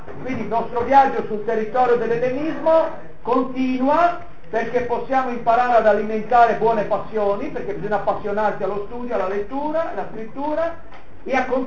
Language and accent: Italian; Piedmont, Italy; grande debitore a uomini e donne in mezzo ai quali e grazie ai quali sono venuto al mondo, debitore alla mia terra tra Monferrato e Langhe